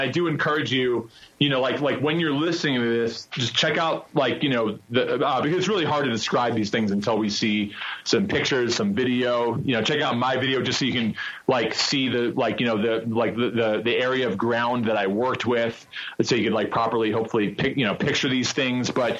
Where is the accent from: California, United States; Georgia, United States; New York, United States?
New York, United States; accent: New York; because I'm from New York and I still talk like a New Yorker.